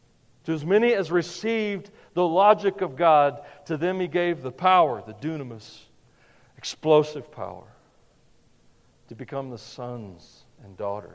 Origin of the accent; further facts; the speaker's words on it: the South, United States; I'm from the South, in the gravy